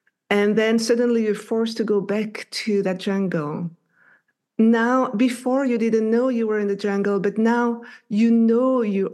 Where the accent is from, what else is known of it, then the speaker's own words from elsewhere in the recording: Brussels, Brussels-Capital Region, Belgium; first language French; English is a second language; My first language is French. I grew up in Belgium, in the city of Brussels, which Belgium, for people that don't wonder where it is, it's the country between France and Germany.